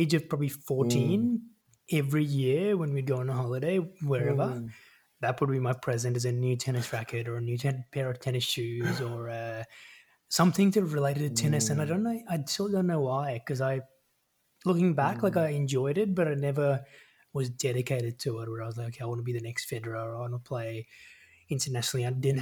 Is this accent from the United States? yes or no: no; India; growing up in India, and dad had ran his own business.